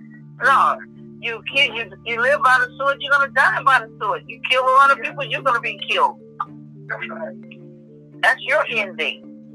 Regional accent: New York, United States; I'm from New York

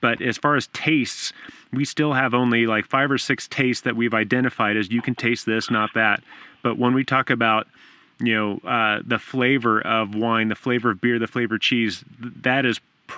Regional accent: California, United States; I grew up in Southern California, so that musty smell, I don't want to drink it

